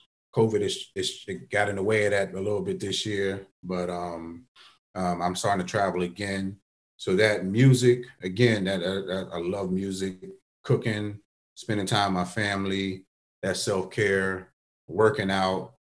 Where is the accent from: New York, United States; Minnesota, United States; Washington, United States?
New York, United States; Bronx; growing up in the Bronx, the birth of hip hop, and I know Brooklyn want to challenge that. We can have a discussion. But I grew up on Grand Avenue.